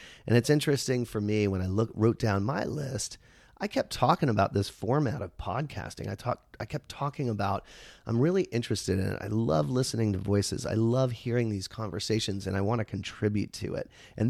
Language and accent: English; Orlando, Florida, United States; And I worked at Disney. I grew up in Orlando. I drove a freaking monorail.